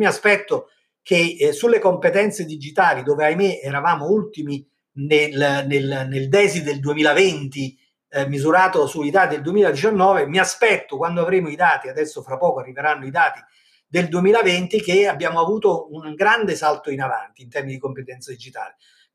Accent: Campania, Italy; Certo che ci credo, sono anche io un campano, quindi, quindi so perfettamente che questa è una grande opportunità per il Sud

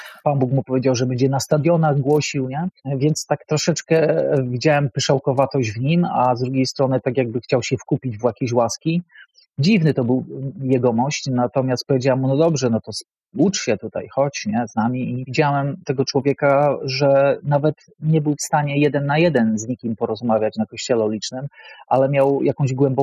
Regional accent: Rzeszów, Subcarpathian Voivodeship, Poland; now in Warsaw, Poland; I jak przyjechałem z Rzeszowa do Warszawy, to zobaczyłem ten młyn, który tutaj jest

